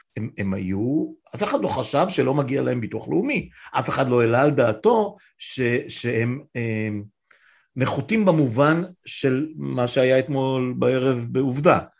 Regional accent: Northern District, Israel; ואני כן אחזיר אותנו לעמק, מקום שבו גדלתי, כמובן שהוא היה רווי ביישובים ערביים

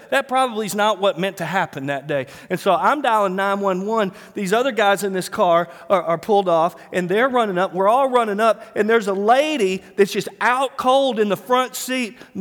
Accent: Waco, Texas, United States; now in Dallas, United States; I moved to Dallas from Waco back in 1989, and I grew up in Waco, and that's where my mom and dad still live, and so my roots are there.

